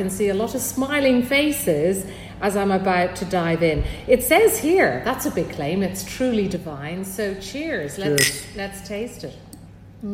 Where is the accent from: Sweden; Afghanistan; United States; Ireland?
Ireland; Which, as I always say, goes totally against the grain as an Irish girl.